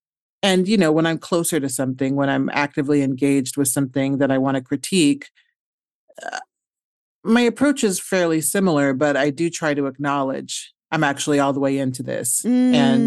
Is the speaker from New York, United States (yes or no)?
no; Omaha, Nebraska, United States; I'm from Omaha, Nebraska, and there are not a lot of people from Nebraska, and especially not a lot of Haitian Americans or Black women.